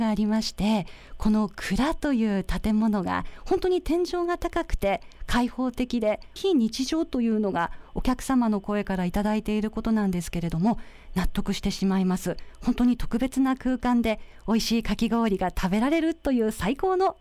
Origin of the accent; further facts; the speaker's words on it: Itako, Ibaraki, Japan; 私たちの地元イタコで楽しめることは本当に嬉しいことです。